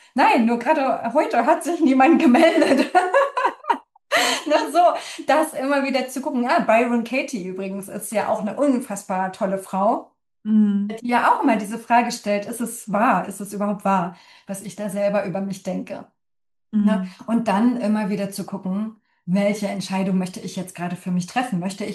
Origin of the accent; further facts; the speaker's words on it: East Germany, Germany; ich bin ja in der DDR also geboren und aufgewachsen